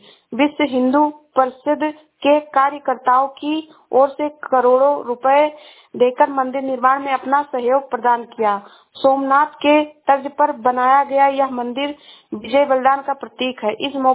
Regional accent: Shravasti, Uttar Pradesh, India; मैं जिला श्रावस्ती से हूँ।

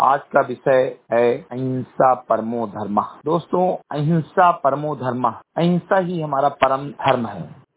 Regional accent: Bahraich, Uttar Pradesh, India; ग्राम सभा समरी कटही विकासखंड मेनपुरवा जनपद बहराइच का मूल निवासी हूं

